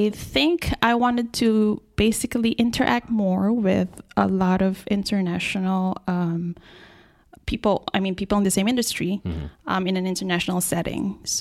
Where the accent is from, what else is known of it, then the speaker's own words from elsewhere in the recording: Philippines; now in Singapore; I'm producer at Group X. It's a media production company based in Singapore. Mm-hmm. I've been working there for 7 years, but I'm originally from the Philippines.